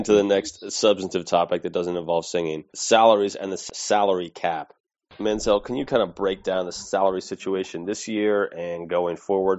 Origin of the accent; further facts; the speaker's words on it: Seattle, Washington, United States; We're also from Seattle.